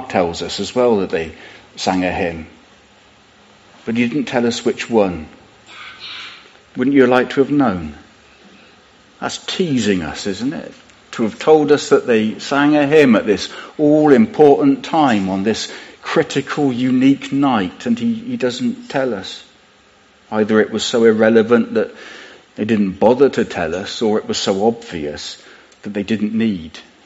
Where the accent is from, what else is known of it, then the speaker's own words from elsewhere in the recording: Bradford-on-Avon, South West England, United Kingdom; any of the multitudes of young people that I grew up with in Bradford-on-Avon all those years ago